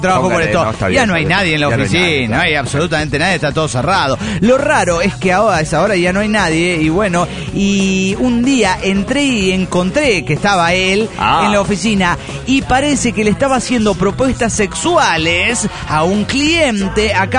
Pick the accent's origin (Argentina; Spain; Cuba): Argentina; San Nicolás, Buenos Aires Province; pero el viernes, yo el viernes me voy para San Nicolás, mi pueblo natal.